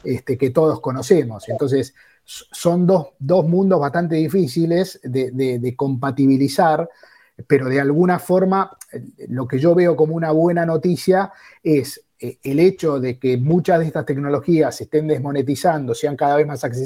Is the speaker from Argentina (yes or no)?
yes; Argentina; ¿cómo estamos nosotros preparándonos como sociedad, como argentinos en su conjunto?